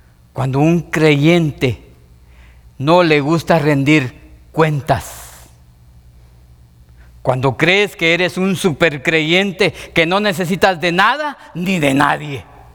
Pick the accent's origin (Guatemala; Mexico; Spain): Guatemala; como centroamericano, como chapín, como guatemalteco